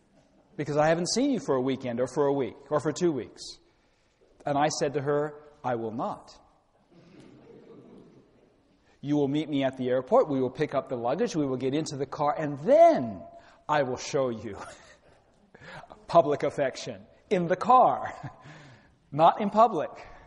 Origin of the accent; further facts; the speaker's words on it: England, United Kingdom; I was raised in England. I'm naturally reserved.